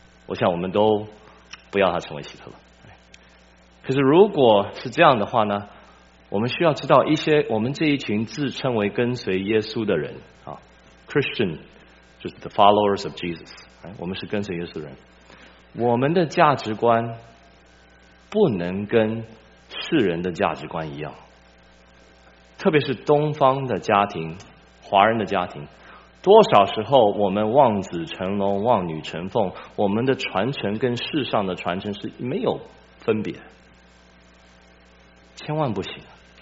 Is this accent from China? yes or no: no; Taiwan; now in United States; 我在美国可能没有这么多，我以前在台湾长大一段时间